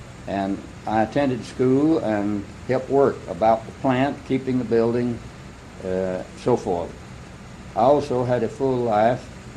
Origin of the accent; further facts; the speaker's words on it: Esser Springs, Tennessee, United States; born there; I was born in Esser Springs, Tennessee, July 4, 1893. And Esser Springs is about 1 mile north of the Tennessee-Mississippi line, and in the southeastern end of Hardeman County, Tennessee.